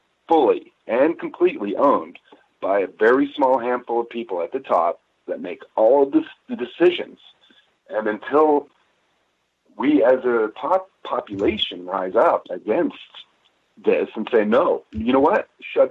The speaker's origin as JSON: {"language": "English", "town": "Denver", "region": "Colorado", "country": "United States", "tie": "born or raised there", "said": "And given that I grew up in Denver, Colorado, down the street from Lucky Flats, literally, where they're building the plutonium triggers for these bombs, right?"}